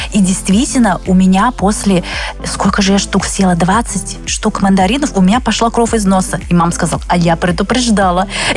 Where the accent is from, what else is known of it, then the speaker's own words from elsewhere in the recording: Russia; first language Chinese; Russian is a second language; Да, я сначала говорила на китайском языке, и это мой первый родной язык. Я когда говорю людям в России, что я выросла здесь, в России, мне говорят, а, так ты наша русская.